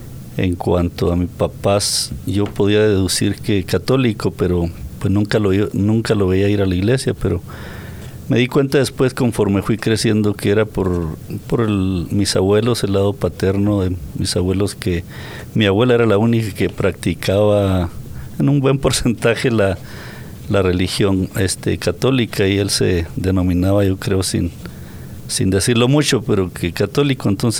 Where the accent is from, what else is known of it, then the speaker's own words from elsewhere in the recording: San José de Ovícora, Chihuahua, Mexico; also born or lived in Abraham González; Yo soy originario de país de México, estado de Chihuahua. Ajá. En un pequeño poblado que se llama Abraham González, fue donde nací, pero de 2 años nos movimos a otra región. El pueblo se llama